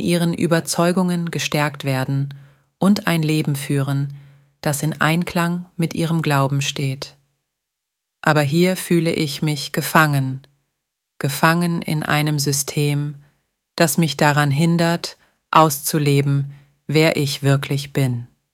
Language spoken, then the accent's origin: German; Burgenland, Austria; born there; Als gebürtige Burgenländerin ist es immer noch kaum zu glauben